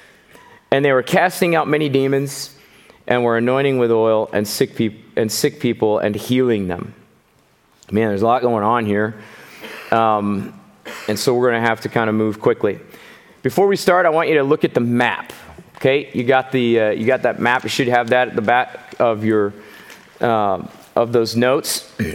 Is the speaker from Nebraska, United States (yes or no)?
yes; Beaver Crossing, Nebraska, United States; Okay, I'm from Beaver Crossing. We like to call it Beave.